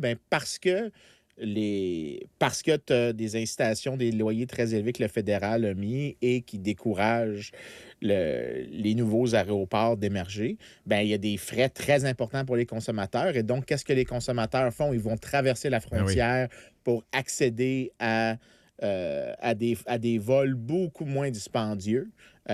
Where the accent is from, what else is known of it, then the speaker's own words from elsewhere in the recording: Quebec, Canada; moi, j'ai grandi sur la rive sud de Montréal.